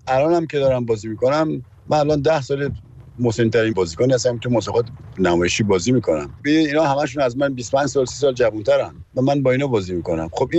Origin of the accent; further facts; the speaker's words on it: Tehran, Tehran Province, Iran; منم تو اونجا به دنیا آمدم و از همونجا بزرگ شدم و شروع کردم به راه رفتن